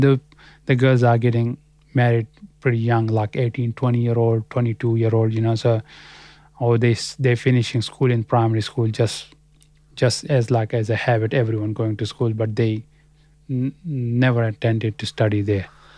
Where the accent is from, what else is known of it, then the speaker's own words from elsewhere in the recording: Pakistan; first language Pashto; English is a second language; But we part of the Pakistan, because in 1892, British government leased our state from Afghanistan, and then when Pakistan came into being, we became the part of.